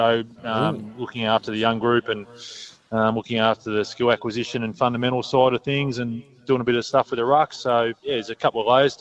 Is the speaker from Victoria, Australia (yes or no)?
yes; Mansfield, Victoria, Australia; it was a lot of fun growing up in Mansfield, playing sport, playing footy, a little bit of cricket, although I wasn't much of a cricketer